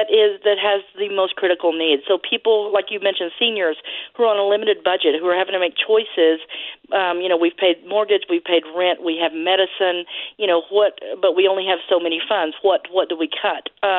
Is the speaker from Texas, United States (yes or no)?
yes; Texas, United States; also born or lived in California; now in Connecticut, United States; You know, it turns out I am a winter person. Growing up in Texas and California, you wouldn't expect that. We visited here, fell in love with New England, loved the winters.